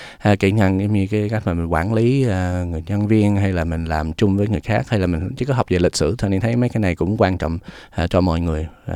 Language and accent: Vietnamese; Footscray, Victoria, Australia; luôn cái chữ Footscray trên passport.